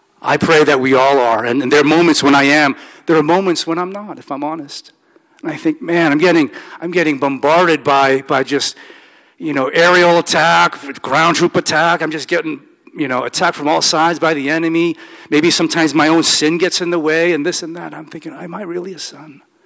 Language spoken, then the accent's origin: English; Brockton, Massachusetts, United States; from Brockton, Massachusetts, a blue-collar town